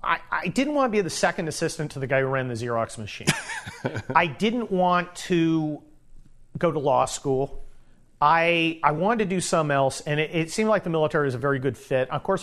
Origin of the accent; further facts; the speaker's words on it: California, United States; also born or lived in Cincinnati; I was sent to California. I grew up in the California suburbs, the suburbs of San Francisco, which are now very liberal and very rich.